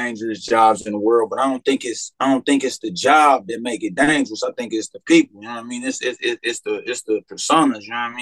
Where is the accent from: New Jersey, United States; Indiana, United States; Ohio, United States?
Indiana, United States; Gary; But it was one of the wickedest neighborhoods in Gary. You know what I'm saying? I'm from the Valley.